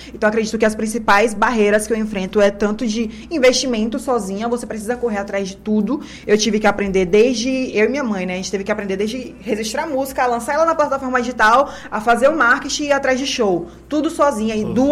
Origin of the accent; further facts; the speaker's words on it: Camaçari, Bahia, Brazil; Rapaz, Camaçari foi onde eu nasci, cresci e vivo os meus 21 anos de idade.